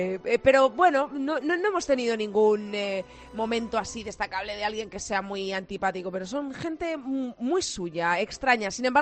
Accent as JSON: {"language": "Spanish", "country": "Spain", "said": "como españoles que somos, queremos que gane España"}